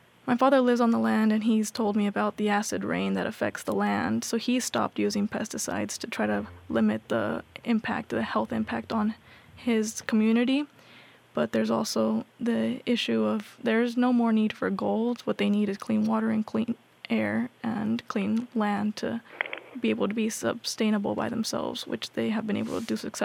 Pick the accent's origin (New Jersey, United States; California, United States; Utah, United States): California, United States; San Pedro; also born or lived in Corona; And I grew up in San Pedro and Corona, and there's a lot of oil, air pollution, and mining.